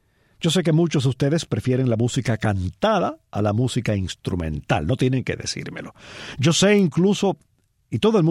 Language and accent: Spanish; Cuba